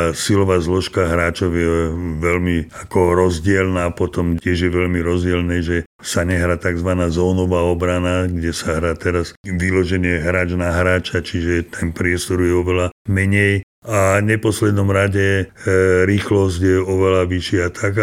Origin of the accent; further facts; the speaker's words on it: Banská Bystrica, Banská Bystrica Region, Slovakia; also born or lived in Ružomberok; keď som bol býval v Banskej Bystrici